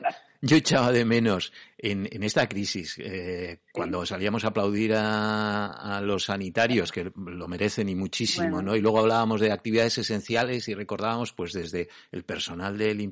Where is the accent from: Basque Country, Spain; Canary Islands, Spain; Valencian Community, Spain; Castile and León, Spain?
Basque Country, Spain; lo que somos los vascos, y especialmente pues en las zonas portuarias